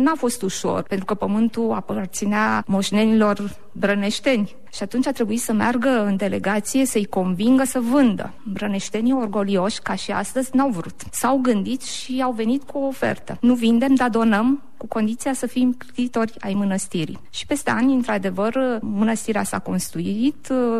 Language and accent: Romanian; Dâmbovița, Romania; A vulcănenilor nu contează că suntem de la Vulcana Băi sau de la Vulcana Pandele.